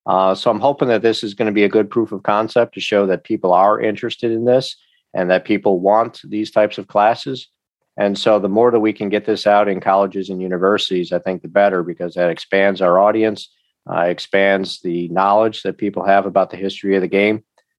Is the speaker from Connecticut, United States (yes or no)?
no; Buffalo, New York, United States; I'm originally from Buffalo, so I will always support them.